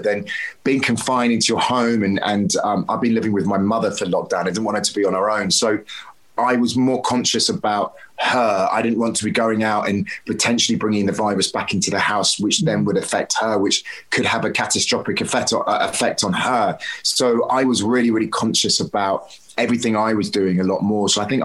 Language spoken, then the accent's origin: English; South West England, United Kingdom; I'm a country boy at heart. I grew up in Devon as a child.